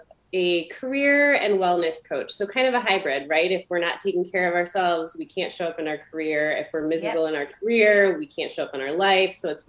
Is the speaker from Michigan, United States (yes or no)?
yes; Michigan, United States; Michigan.